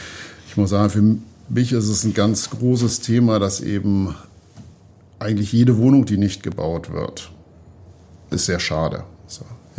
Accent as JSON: {"language": "German", "region": "Hamburg", "country": "Germany", "said": "wenn man jetzt als Hamburger darauf schaut"}